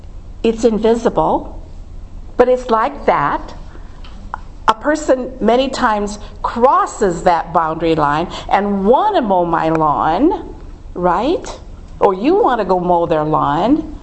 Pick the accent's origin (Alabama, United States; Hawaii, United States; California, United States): Hawaii, United States; And I grew up in Hawaii, and I love goat.